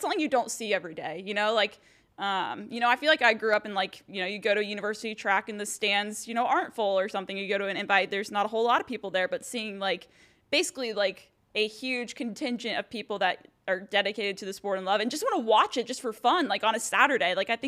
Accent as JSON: {"language": "English", "region": "North Carolina", "country": "United States", "tie": "born or raised there", "said": "growing up in North Carolina"}